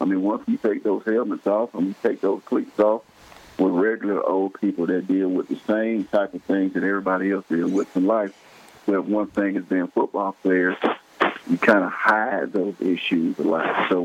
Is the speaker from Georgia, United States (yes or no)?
yes; Atlanta, Georgia, United States; he was a guy that I looked up to growing up in Atlanta. You know, people always compared me to him in high school and even at Tennessee